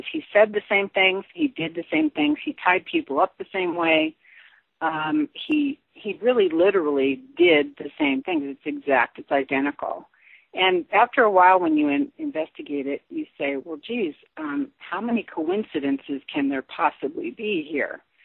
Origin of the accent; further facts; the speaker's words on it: Sacramento, California, United States; born there; I was born in California, Sacramento, and Vallejo and different areas, Napa.